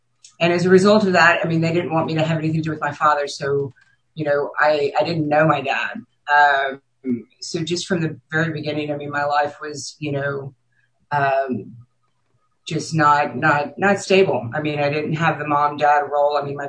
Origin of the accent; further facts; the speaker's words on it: Galveston, Texas, United States; born there; I was born on April 3rd, 1970 in Galveston.